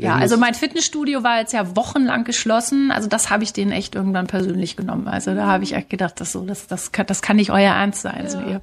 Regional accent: Hanover, Lower Saxony, Germany; Ich bin in Hannover geboren. Ich bin tatsächlich eine Pflanze, die an der Leine groß geworden ist

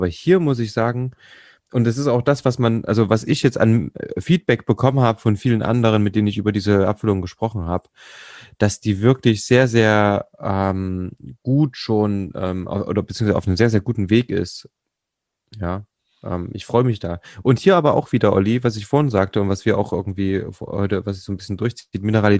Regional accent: Jena, Thuringia, Germany; Ich bin ja original eigentlich Jenenser, also aus Jena stammend.

